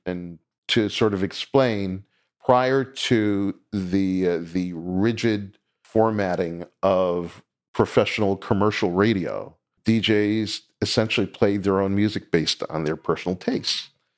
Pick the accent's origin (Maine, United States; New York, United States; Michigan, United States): New York, United States; It sounded like many of the folks that I grew up with on Long Island who came from Great Neck or Roslyn.